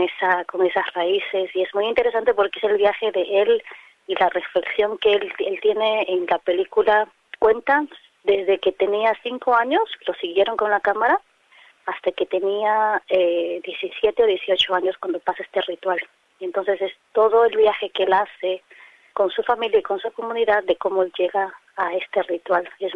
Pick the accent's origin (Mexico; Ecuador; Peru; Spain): Peru; now in Australia; yo soy peruana, nací en Perú, pero no soy necesariamente 100% peruana, entonces tengo una mezcla